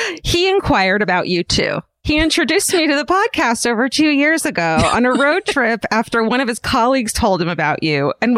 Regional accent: Greencastle, Indiana, United States; born in my hometown of Greencastle, Indiana in 1872

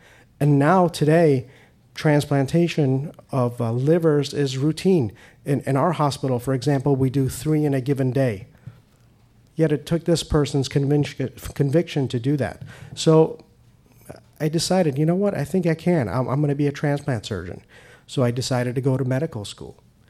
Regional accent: Iran; moved away; I'm Persian. I'm an immigrant from Iran.

